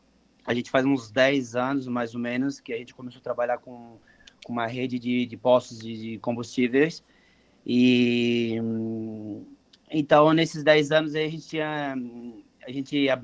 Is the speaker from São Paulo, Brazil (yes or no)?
no; Urussanga, Santa Catarina, Brazil; moved away as an adult; now in Italy; somos de Uruçanga, né? A gente nasceu aí, então eu saí de Uruçanga com 18 anos. A gente é de uma família muito humilde, né?